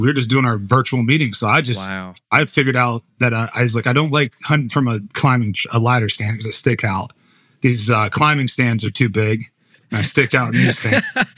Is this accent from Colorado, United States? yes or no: no; Ohio, United States; Yeah, so I grew up in Northeast Ohio, right there where West Virginia, Pennsylvania, and Ohio all meet.